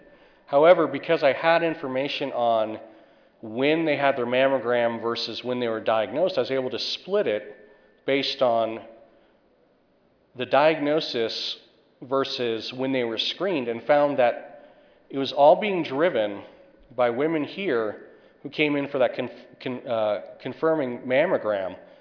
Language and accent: English; North Carolina, United States; and in my home state of North Carolina, Camp Lejeune, suspected carcinogenic water.